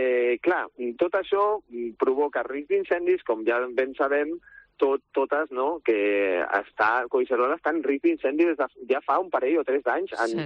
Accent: La Floresta, Catalonia, Spain; jo soc de la Floresta i de Valldorets, de tota la vida

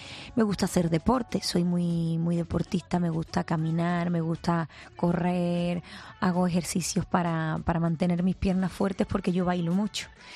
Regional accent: Spain; Yo soy una persona que me siento muy orgullosa de donde soy. Y además, siempre lo digo, soy española y me encanta mi país.

